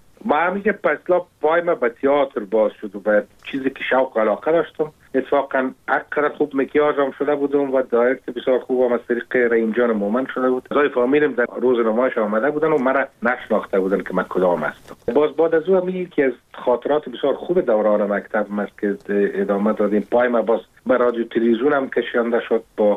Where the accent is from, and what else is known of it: Kabul, Afghanistan; born or raised there